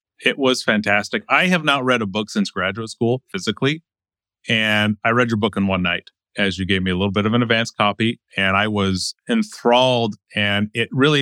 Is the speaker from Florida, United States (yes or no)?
no; Utah, United States; So I grew up in Utah, and I grew up in the Mormon faith as a Latter-day Saint.